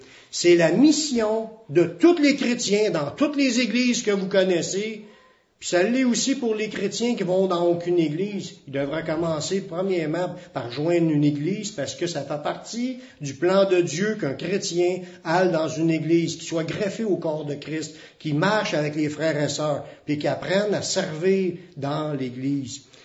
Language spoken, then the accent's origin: French; Canada; c'est une ville, tandis que nous c'est une province, c'est même pas un pays, c'est des Canadiens, nous sommes des Canadiens.